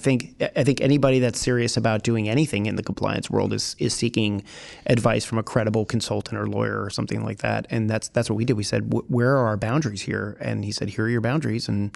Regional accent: New Jersey, United States; And, I'm from New Jersey, so I do a lot of guys, you know, like

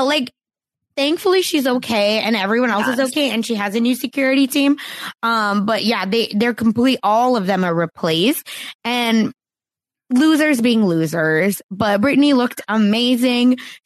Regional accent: Oklahoma, United States; But like, y'all know I'm from Oklahoma.

